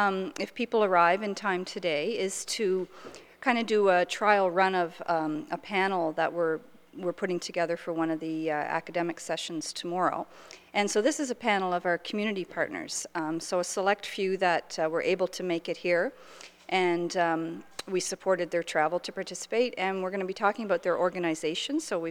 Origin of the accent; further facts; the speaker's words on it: Salisbury, United States; I actually grew up in Salisbury. I spent about 6 years of my life there